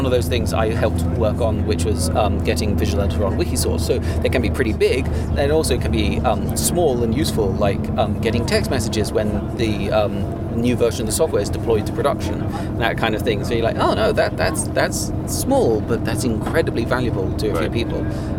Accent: United Kingdom; I'm British, so I don't care.

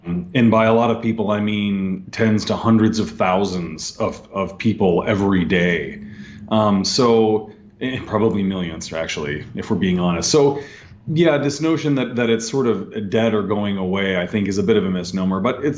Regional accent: Minnesota, United States; now in Seattle, United States; I grew up in Minnesota and I love skiing. And so snow is great for me. I'll take as much of it as I can get. However, Seattle is not at all prepared for any of this that's happened.

